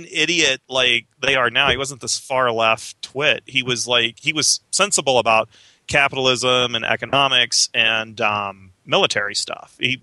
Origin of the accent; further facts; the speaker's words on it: Vicksburg, Mississippi, United States; he did a campaign stop on the Friday in my hometown, Vicksburg, Mississippi.